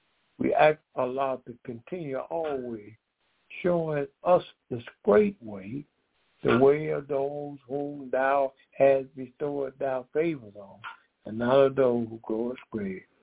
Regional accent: Decatur, Georgia, United States; We are from Decatur, Georgia.

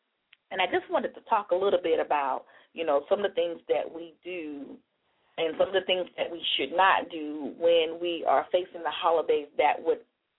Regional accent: Maryland, United States; I'm from Maryland, and I see I do have a person from Maryland on my line.

